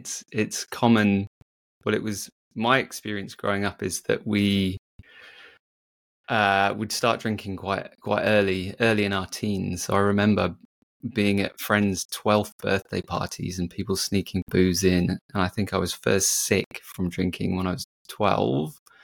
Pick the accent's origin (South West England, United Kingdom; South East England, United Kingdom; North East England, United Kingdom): South West England, United Kingdom; Bristol; So I grew up in Bristol, which is in the southwest. Okay. And in the 90s, yeah.